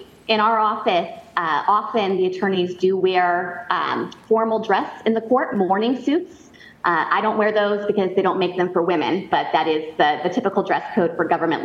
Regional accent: Idaho, United States; I was born and raised in Idaho. I'm a very proud Idahoan, and I was very honored to get to represent my state as Miss Idaho

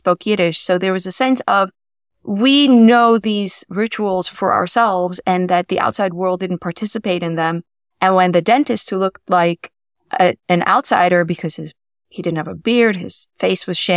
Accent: Kiryas Joel, New York, United States; I grew up in Kiryas Joel, which is a Satmar Hasidic enclave.

